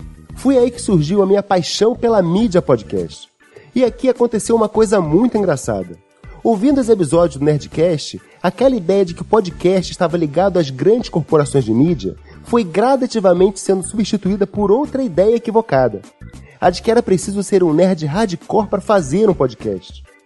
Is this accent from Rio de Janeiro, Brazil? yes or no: yes; Rio de Janeiro, Brazil; Tenho 40 anos, sou do Rio de Janeiro